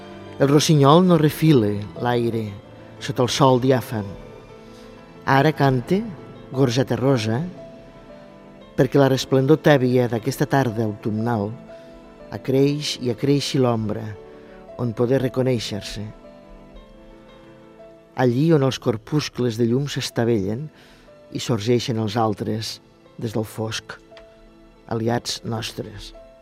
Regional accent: Almenar, Catalonia, Spain; Jo vinc d'Almenar, que és un poble del Segrià, que és a tocar ja la Noguera

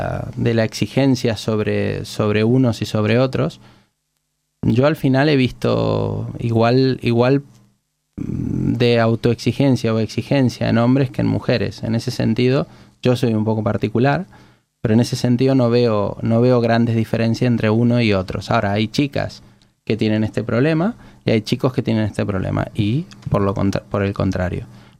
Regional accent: Argentina; mi madre es psicóloga y soy argentino

